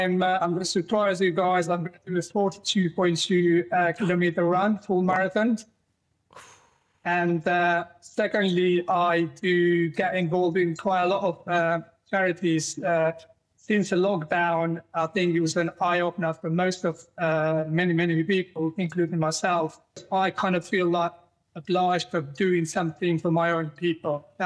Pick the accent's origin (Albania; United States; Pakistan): Albania; English is a second language; now in United Kingdom; I would say I'm more English than Albanian. I miss sunshine.